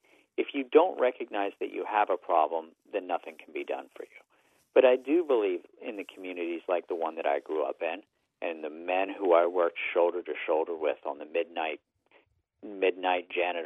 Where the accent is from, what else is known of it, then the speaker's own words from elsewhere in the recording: West Virginia, United States; born there; You know, look, the day I was born in West Virginia, the state had 2.1 million people.